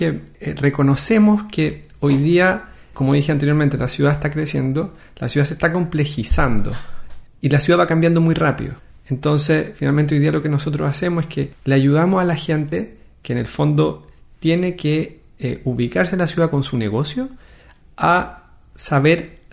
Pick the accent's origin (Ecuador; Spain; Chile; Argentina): Chile; cuando yo digo que vengo de Chile, no es como que vengo de Zimbabue